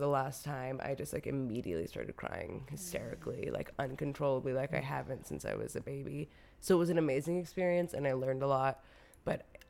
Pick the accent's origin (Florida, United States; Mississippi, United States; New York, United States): New York, United States; I very gay, very Latina. I grew up in Queens.